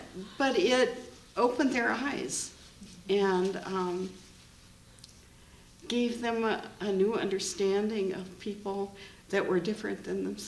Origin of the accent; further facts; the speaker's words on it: United States; I come from the States, and so when we homeschooled